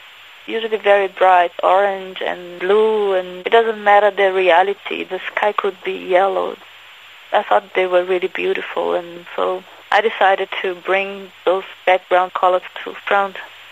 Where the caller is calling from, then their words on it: Brazil; I'm talking from Brazil.